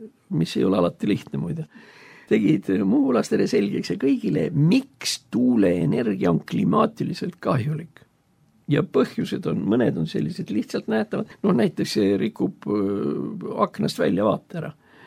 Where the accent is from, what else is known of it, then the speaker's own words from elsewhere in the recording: Muhu, Saare County, Estonia; mina olen muhulane.